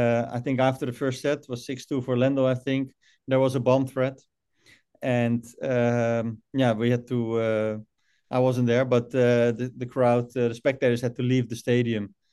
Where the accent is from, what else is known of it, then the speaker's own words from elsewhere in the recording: Rotterdam, South Holland, Netherlands; born there; English is a second language; No, I'm born there. I was born here in Rotterdam, but I live about an hour drive in a small village.